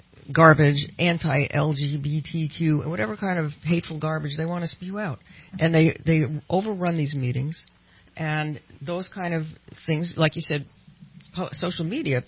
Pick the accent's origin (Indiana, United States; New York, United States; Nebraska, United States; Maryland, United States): New York, United States; Brooklyn; moved away; I was raised in Brooklyn, New York, where I didn't know I was a minority till I left New York.